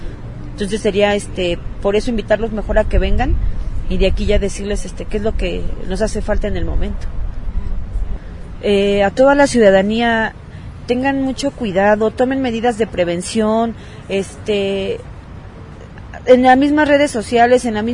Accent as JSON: {"language": "Spanish", "region": "State of Mexico", "country": "Mexico", "said": "Yo vengo del Estado de México."}